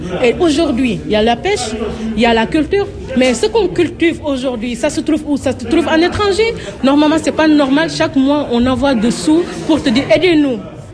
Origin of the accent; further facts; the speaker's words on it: Senegal; Moi je suis du Sénégal. Du Sénégal.